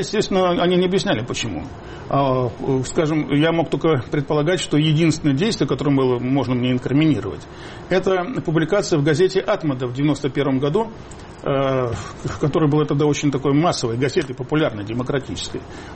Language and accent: Russian; Riga, Latvia; also born or lived in Belarus; Я, скажем, родился в Беларуси, у меня там много родственников, где-нибудь, в другой стране. Вырос я в Риге. У меня там могила отца, жила мама, брат, сестры.